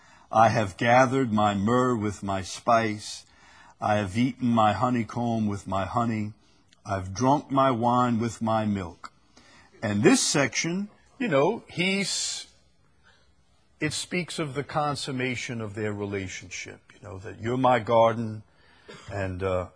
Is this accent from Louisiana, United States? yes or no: yes; Chalmette, Louisiana, United States; Now, I'm from Chalmette, and I've seen some strange women